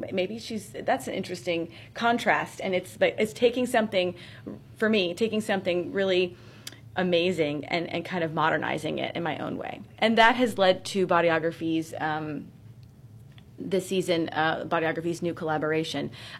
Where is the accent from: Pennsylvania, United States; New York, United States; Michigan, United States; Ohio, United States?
Pennsylvania, United States; Rural Valley; also born or lived in Monroeville; I'm a small town girl, you know. I grew up in Rural Valley, Pennsylvania, and also spent time in a lot of time in Monroeville between both my parents.